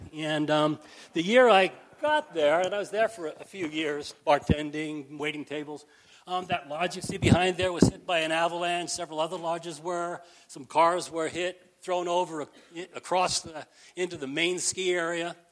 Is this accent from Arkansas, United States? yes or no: no; Long Island, New York, United States; I grew up on Long Island, New York, just outside of New York City on the South Shore. So I grew up on the beach, not the mountains.